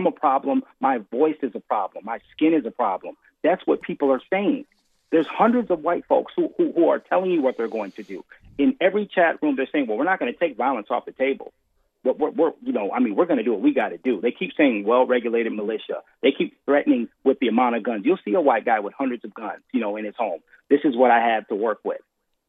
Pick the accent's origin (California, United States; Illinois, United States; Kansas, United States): Illinois, United States; Rockford; If I'm walking down the street right now in my hometown of Rockford, Illinois, right?